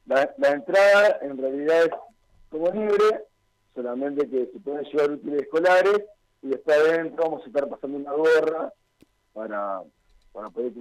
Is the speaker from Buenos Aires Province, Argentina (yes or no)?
no; Concepción del Uruguay, Entre Ríos, Argentina; Yo soy de Concepción de Uruguay, no sé si lo comentamos.